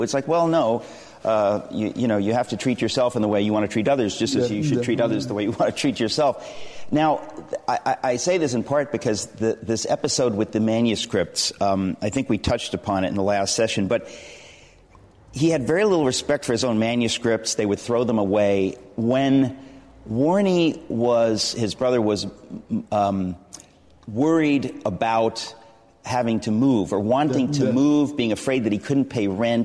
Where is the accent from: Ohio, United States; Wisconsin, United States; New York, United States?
New York, United States; Manhattan; I'm from Manhattan in New York City. We don't have bonfires.